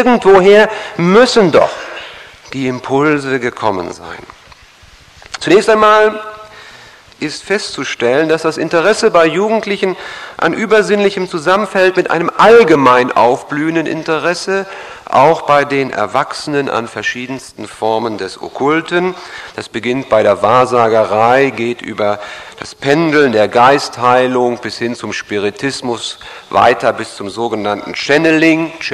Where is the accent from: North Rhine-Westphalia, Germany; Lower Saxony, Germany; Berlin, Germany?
North Rhine-Westphalia, Germany; Kreuztal; Ich komme aus Kreuztal, also gar nicht mal so weit weg. Es liegt in der Nähe von Siegen. Ich gehöre dort zu einer freien evangelischen Gemeinde.